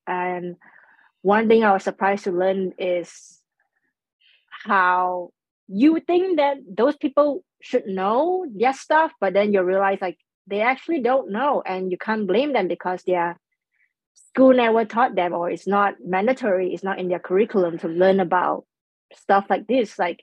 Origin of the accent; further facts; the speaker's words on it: Malaysia; growing up in Malaysia, it's mandatory for us to learn geography.